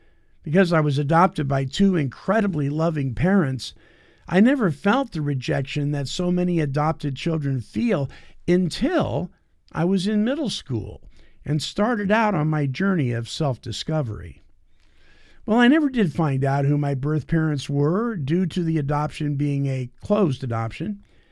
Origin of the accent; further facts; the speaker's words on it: Greenville, California, United States; born there; they tell me that I was born on October 1st, 1955, in a little town called Greenville, California